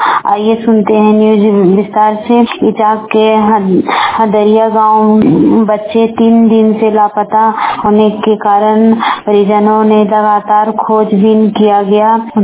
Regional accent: Jharkhand, India; बड़कागांव प्रखंड की रहने वाली हूँ।

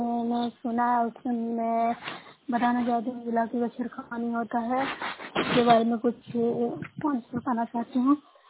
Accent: Bihar, India; मैं न्यूज़ प्रखंड से हूँ, जिला नालंदा से बोल रही हूँ, राज्य बिहार।

